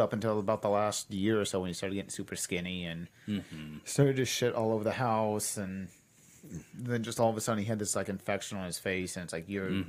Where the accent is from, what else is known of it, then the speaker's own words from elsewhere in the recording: Kansas, United States; And I grew up in Kansas, so it was hot.